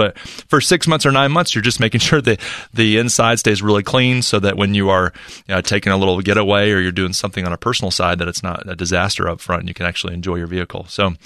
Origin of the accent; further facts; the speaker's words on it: Charlotte, North Carolina, United States; And first on the line from my hometown, from Charlotte, North Carolina, this is Patrick.